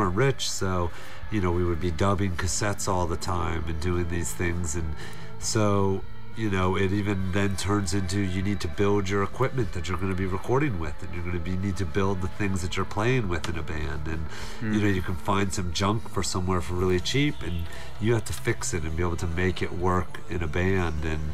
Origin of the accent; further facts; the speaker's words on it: Virginia, United States; Living, growing up in Virginia, you know, we lived in, or at least I lived in a town